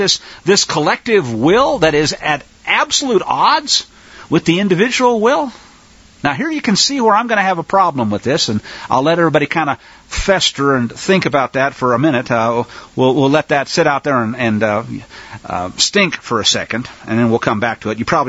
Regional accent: Kansas, United States; I grew up in Kansas, so we all heard all about Carrie Nation.

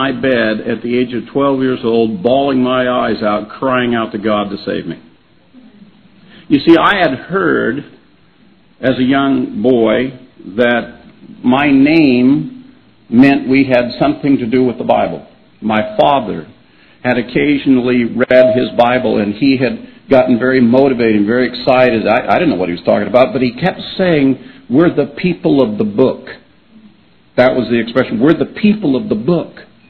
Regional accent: Kansas, United States; And when I grew up in Kansas, to get to go in the evening time to see a movie at the movie theater was like something that you planned

